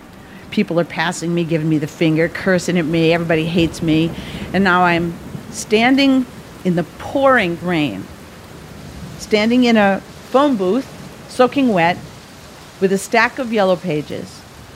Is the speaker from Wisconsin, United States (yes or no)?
yes; Wisconsin, United States; this car that I bought in Wisconsin, where I grew up. We actually bought it from my hometown.